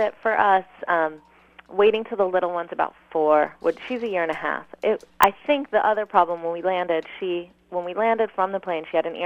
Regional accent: Chandigarh, India; We're from Chandigarh in Punjab in the north.

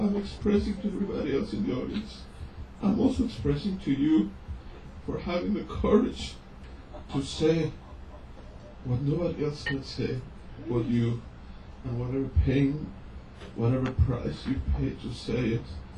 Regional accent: Mexico; I was born and raised in Mexico from Honduranian parents, ethnic background.

